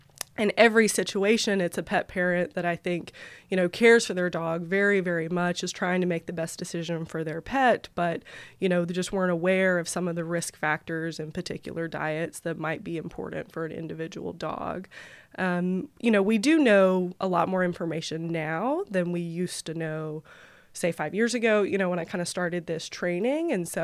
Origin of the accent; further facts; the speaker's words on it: Alabama, United States; also born or lived in Columbia, South Carolina; So yes, I was born in Columbia, South Carolina. My family relocated when I was pretty young to Alabama. So predominantly grew up in Alabama, which is why I went to Auburn University for vet school.